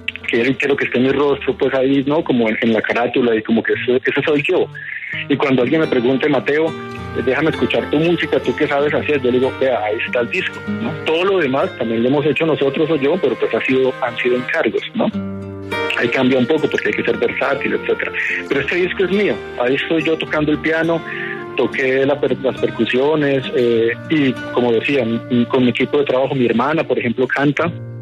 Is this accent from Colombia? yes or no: yes; Colombia; por más que aquí uno esté adaptado, y ya llevo 9 años pasados, yo soy colombiano y eso está claro